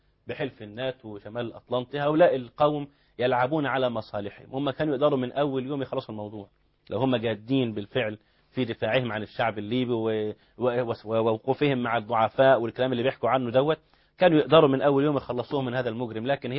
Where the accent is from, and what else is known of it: Egypt